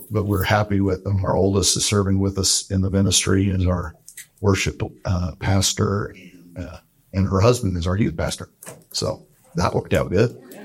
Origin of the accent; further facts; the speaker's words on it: Boise, Idaho, United States; This is my wife, Amy. We are from Boise.